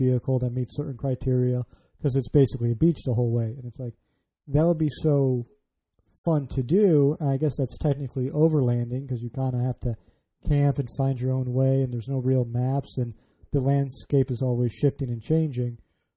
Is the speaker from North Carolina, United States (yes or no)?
no; Illinois, United States; now in Baltimore, United States; I grew up outside Chicago, living just outside of Baltimore now.